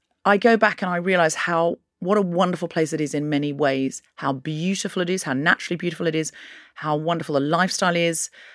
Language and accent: English; Australia; moved away as an adult; As an Australian